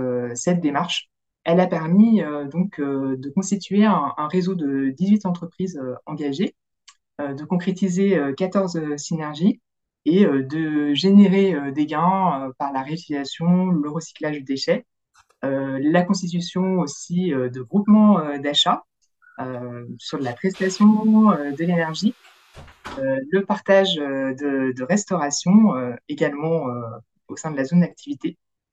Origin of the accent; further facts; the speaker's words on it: Lyon, Auvergne-Rhône-Alpes, France; now in Metz, France; Alors, je suis originaire de Lyon. Je suis ingénieure de formation avec une spécialisation dans les industries textiles et j'habite Metz.